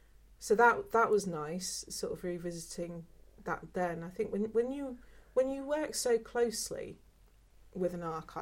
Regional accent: London, United Kingdom; also born or lived in Northampton / South East Scotland; So I was born in Northampton, although both of my parents were from South London. And we moved back to South London when I was very young. And then we moved up to South East Scotland.

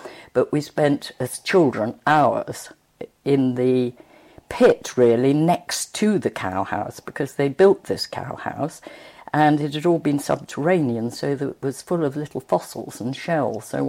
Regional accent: Cropton, Yorkshire and the Humber, United Kingdom; also born or lived in York; I grew up at the bottom of Cropton Bank. Cropton is a little village in North Yorkshire, and my parents were farmers, and we had a farm out of the village at the bottom of the big hill going up to Cropton.

